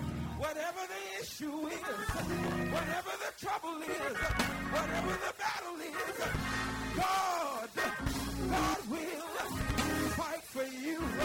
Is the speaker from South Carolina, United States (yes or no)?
yes; John's Island, South Carolina, United States; I grew up down in Charleston, South Carolina. Grew up down in a little place called John's Island, right there on the coast.